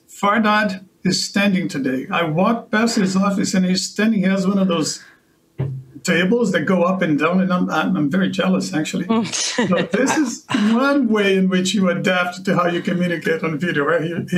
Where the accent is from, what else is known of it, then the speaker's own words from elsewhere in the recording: Brazil; first language Portuguese; English is a second language; I'm expressing myself here in English to the best of my abilities, but I'm originally from Brazil.